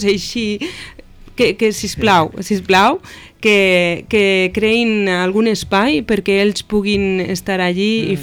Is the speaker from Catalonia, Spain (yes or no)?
no; Valencia, Valencian Community, Spain; jo sóc de València, que sap tothom, i jo sempre he viscut les falles des de ben joveneta